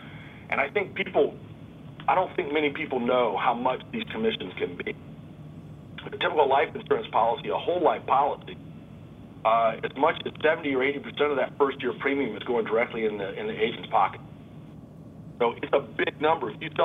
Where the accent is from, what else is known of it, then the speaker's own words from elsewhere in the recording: the South, United States; Listen, I'm a Southerner, so you get stories with me, man.